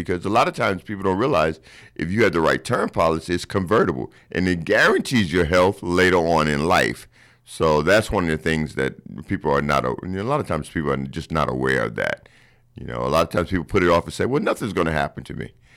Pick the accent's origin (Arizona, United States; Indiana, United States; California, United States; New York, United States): New York, United States; Brooklyn; I'm originally from New York, from Brooklyn.